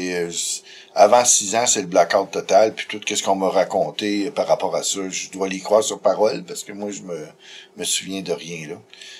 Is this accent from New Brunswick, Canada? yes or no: no; Mont-Saint-Pierre, Quebec, Canada; born there; je suis né en Gaspésie, un petit village qui s'appelle Mont-Saint-Pierre, qui est à peu près à mi-chemin entre Matane et Gaspé, sur la côte nord de la Gaspésie